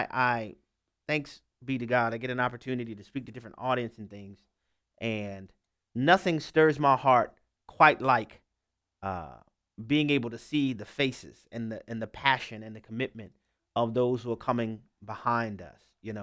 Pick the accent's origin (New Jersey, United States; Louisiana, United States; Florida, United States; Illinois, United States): Louisiana, United States; to connect with people who are in Louisiana. Y'all know that's my home state.